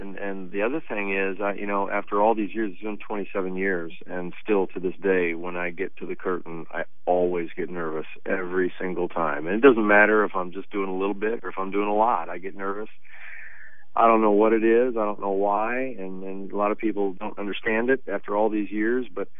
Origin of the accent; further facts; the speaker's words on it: California, United States; He was from Georgia, I was from California